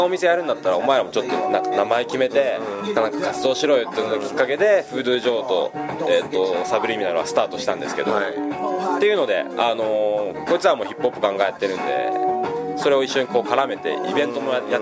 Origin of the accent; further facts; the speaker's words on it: Kanazawa, Ishikawa, Japan; まあ、地元金沢ですけど